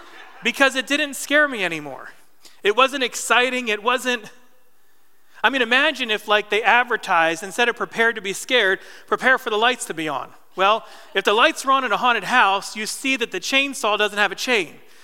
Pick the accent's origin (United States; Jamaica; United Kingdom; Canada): United States; New Jersey; Growing up in New Jersey, there was this, we called it the Christian corn maze, but it wasn't.